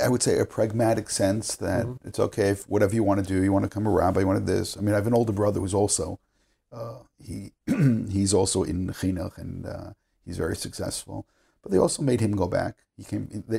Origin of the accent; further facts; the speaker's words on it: Bensonhurst, New York, United States; And normally, I grew up in Bensonhurst, it's not so far from the water.